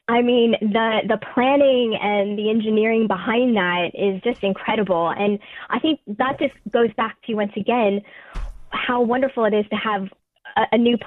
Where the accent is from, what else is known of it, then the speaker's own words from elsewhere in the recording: United States; moved away as an adult; now in United Kingdom; Obviously, I am American. When I moved here 4 years ago, they let me keep working and doing outreach.